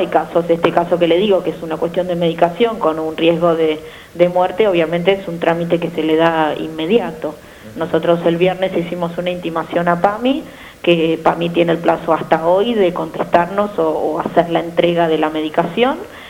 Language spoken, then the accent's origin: Spanish; Tandil, Buenos Aires Province, Argentina; había una necesidad acá en Tandil, yo soy de Tandil, y así que bueno, también en lo personal muy contenta de haber vuelto a la ciudad.